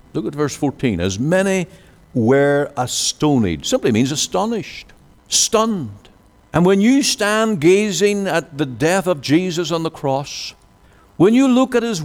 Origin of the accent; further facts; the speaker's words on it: Ireland; now in Canada; When I grew up in Ireland, we didn't use the word so as like Canadians do.